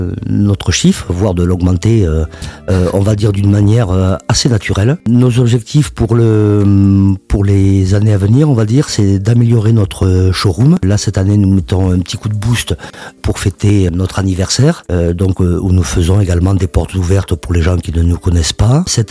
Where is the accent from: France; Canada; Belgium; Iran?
France; Périgueux, Nouvelle-Aquitaine; Je suis natif de Prigorieux.